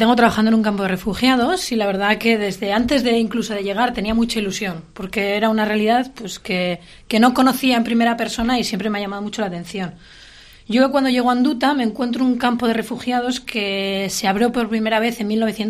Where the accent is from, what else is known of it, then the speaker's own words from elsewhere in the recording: Tudela, Navarre, Spain; Pues mira, yo soy de aquí, soy de Tudela